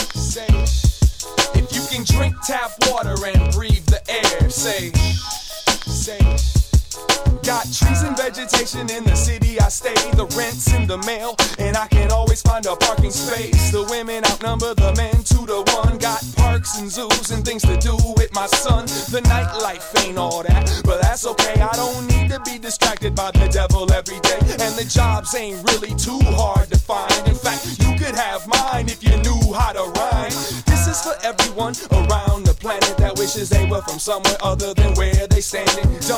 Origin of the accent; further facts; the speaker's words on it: Minnesota, United States; Like damn, I'm from Minnesota, land of the cold air. Too many mosquitoes and a fair share of egos